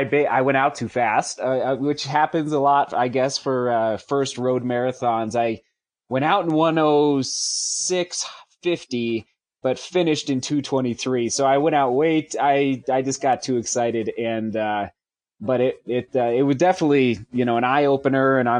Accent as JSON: {"language": "English", "town": "Buena Vista", "region": "Colorado", "country": "United States", "tie": "born or raised there", "said": "I'm a BV kid, so I grew up in Buena Vista. And you know I'm from Buena Vista because I pronounce it Buena Vista, not Buena Vista."}